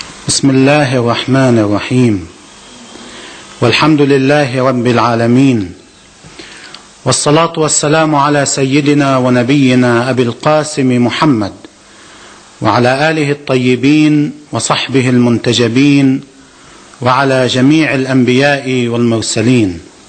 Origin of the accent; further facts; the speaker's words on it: Lebanon; هذه عادة سيئة يجب أن نقلع عنها كلبنانيين.